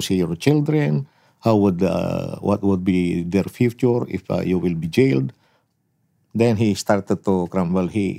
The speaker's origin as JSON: {"language": "English", "town": "Bugallon", "region": "Ilocos Region", "country": "Philippines", "tie": "born or raised there", "said": "One of my classmates baptized me that name because it was taken from my hometown, named Bugalyon."}